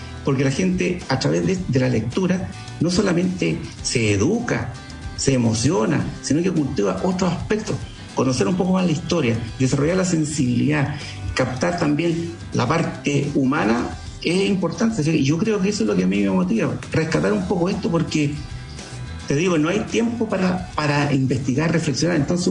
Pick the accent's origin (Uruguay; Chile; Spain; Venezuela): Chile; nosotros somos chilenos